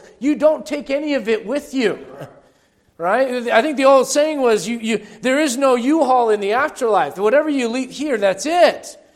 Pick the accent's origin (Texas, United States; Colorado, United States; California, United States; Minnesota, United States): Colorado, United States; Denver; By the way, I'm from Denver, all right?